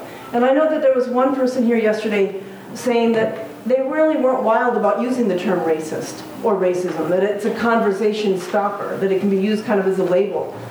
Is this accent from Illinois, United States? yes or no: yes; Chicago, Illinois, United States; Speaking as a Chicagoan, as a woman who's always grown up in the Midwest and Northern United States.